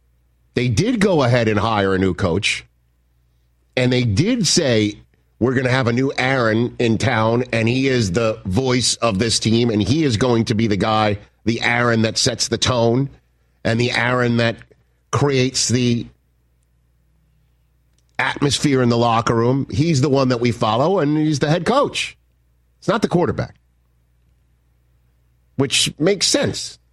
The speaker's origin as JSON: {"language": "English", "town": "Staten Island", "region": "New York", "country": "United States", "tie": "born or raised there", "said": "And everybody knows I grew up in Staten Island, New York, and the football team I rooted for as a kid, the New York Jets."}